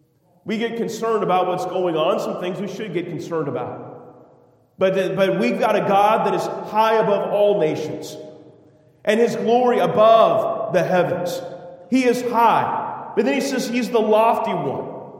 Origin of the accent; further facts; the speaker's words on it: Sacramento, California, United States; also born or lived in North Carolina; I grew up in California. This is my home church. I spent most of my life here in Sacramento. But 6 years of my life I spent in North Carolina.